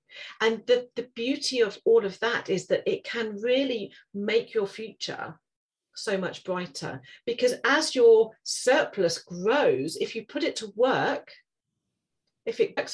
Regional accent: East of England, United Kingdom; I have lived here all my life. So I am, you know, I'm from Norfolk in the UK, and I'm Norfolk through and through. I'm a Norfolk girl, born and bred.

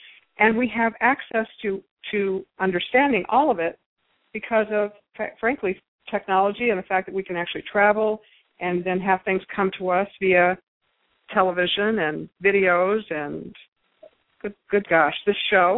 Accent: United States; as I am a very proud American, But I do feel like a responsible American

